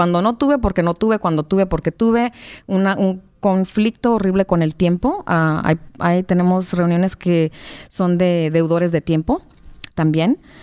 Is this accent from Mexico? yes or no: yes; Mexico; moved away; yo soy de México